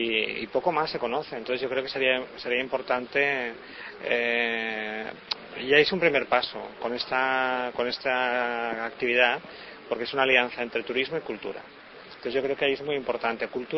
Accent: Barcelona, Catalonia, Spain; now in Uruguay; por ejemplo yo que soy de Barcelona, ¿no?

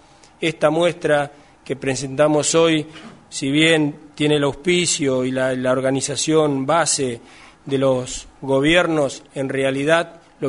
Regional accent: Santa Fe, Argentina; Nosotros, orgullosamente, como santafesinos, vamos a estar representados por más de 130 empresas

